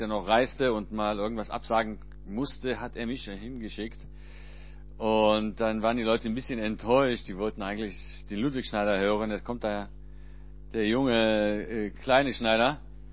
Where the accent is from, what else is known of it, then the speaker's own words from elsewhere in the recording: Israel; also born or lived in Germany; Ja, über mich selbst, weshalb ich als Israeli Deutsch spreche, das kommt daher, ich bin in Deutschland geboren und mit 11 Jahren dann nach Israel eingewandert.